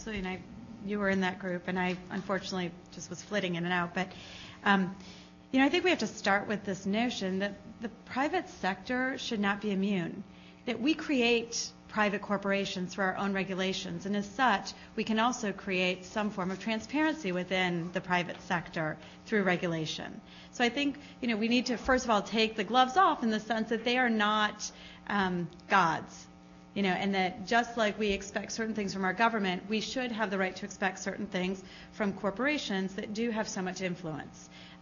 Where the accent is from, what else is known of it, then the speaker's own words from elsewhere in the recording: Atlanta, Georgia, United States; and let me say, I'm from Atlanta. Coca-Cola funded our conference.